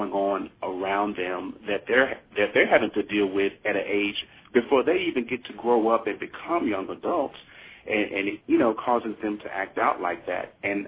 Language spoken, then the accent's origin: English; Memphis, Tennessee, United States; So I got I began doing that when I was in Memphis. That's my hometown.